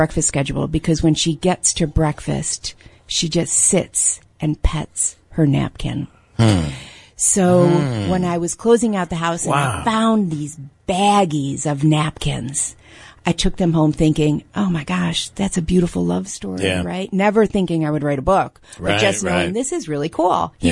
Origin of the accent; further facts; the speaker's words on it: Fairport, New York, United States; also born or lived in Utica; now in Old Forge, United States; Fairport, outside of Rochester.